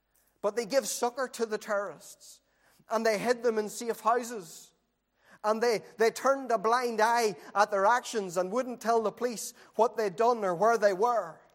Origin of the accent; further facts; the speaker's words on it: Warrenpoint, Northern Ireland, United Kingdom; I came from Warren Point, an extremely Republican town, and it wasn't easy growing up when you came from the Protestant community in a place like Warren Point.